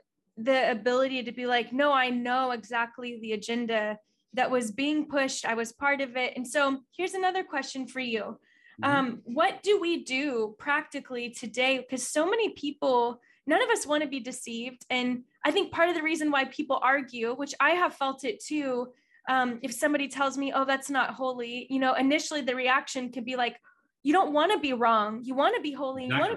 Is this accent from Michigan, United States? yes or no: no; Texas, United States; I'm Texan.